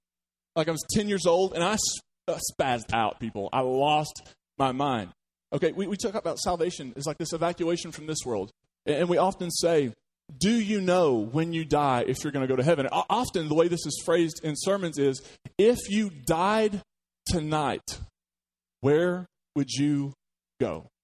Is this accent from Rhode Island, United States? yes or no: no; Kentucky, United States; I'm from Eastern Kentucky, so they do more stuff with snakes back there, but we didn't do that.